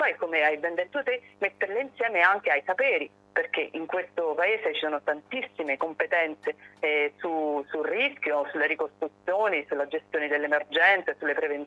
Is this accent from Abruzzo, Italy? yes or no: yes; L'Aquila, Abruzzo, Italy; io sono aquilana